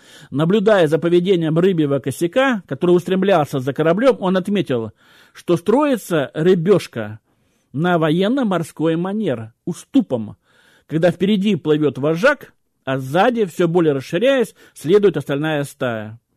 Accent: Kemerovo, Kemerovo Oblast, Russia; в Кемеровской области, я сам из Кемерово

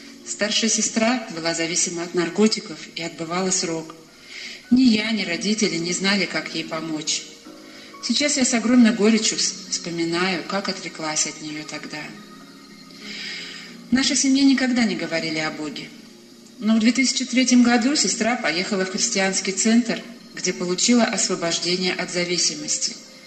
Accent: Tomsk, Tomsk Oblast, Russia; born there; Я родилась в Томске в обычной советской семье.

